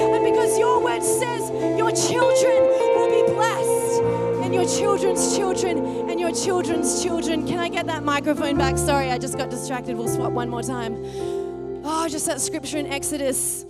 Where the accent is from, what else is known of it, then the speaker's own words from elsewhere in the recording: Perth, Western Australia, Australia; moved away as an adult; also born or lived in Byron Bay; I actually grew up right here in Perth. So, yes, I've been in, I know, this is the homeland. I grew up on Scarborough Beach, my friends, and then I left for that terrible place called Byron Bay when I was 18 years old.